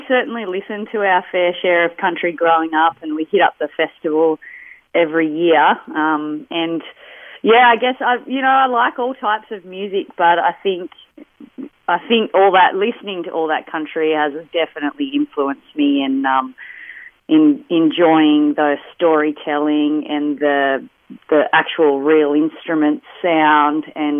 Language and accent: English; Quirindi, New South Wales, Australia; So I grew up just outside of Tamworth in a little place called Quirindi.